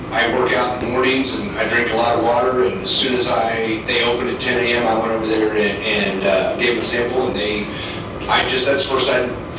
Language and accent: English; Missouri, United States; Because I want to go back to Missouri anyways. I'm not from Arizona. I'm a country boy. And I just want to go back to Missouri and just kind of stay out of trouble.